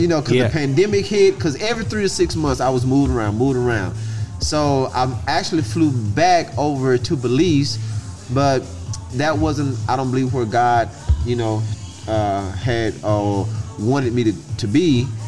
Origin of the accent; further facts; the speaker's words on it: Arkansas, United States; setback that caused me to move back to Arkansas. And I was just looking for, like, I think I was back in my hometown for like 6 months.